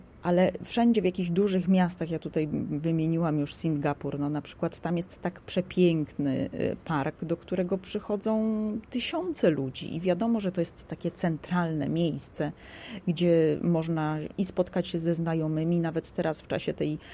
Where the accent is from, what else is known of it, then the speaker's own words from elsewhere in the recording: Chorzów, Silesian Voivodeship, Poland; Ja zresztą mieszkałam, urodziłam się na takim dużym osiedlu, które do parku było przez ulicę. Już było w Chorzowie